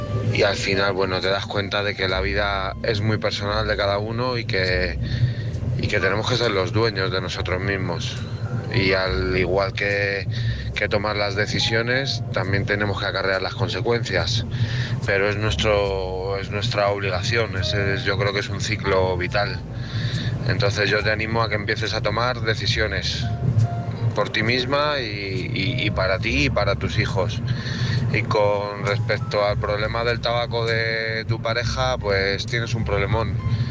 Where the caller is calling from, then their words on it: Madrid, Community of Madrid, Spain; de Madrid.